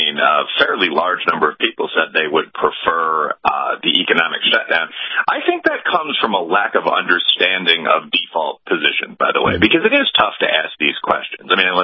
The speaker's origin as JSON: {"language": "English", "town": "Chicago", "region": "Illinois", "country": "United States", "said": "I come from a very urban background, black and Irish American family. I'm from Chicago."}